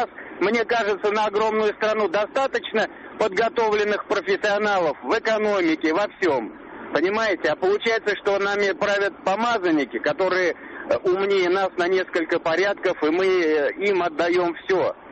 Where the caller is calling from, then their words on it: Moscow, Russia; Я из Москвы еду на работу.